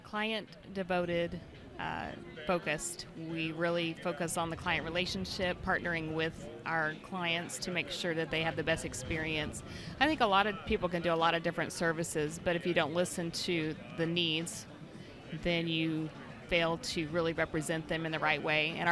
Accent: Tulsa, Oklahoma, United States; I'm from Tulsa, Oklahoma.

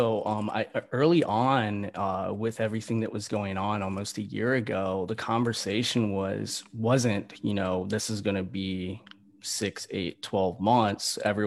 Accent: East Coast, United States; I grew up on the East Coast and moved to a beach town

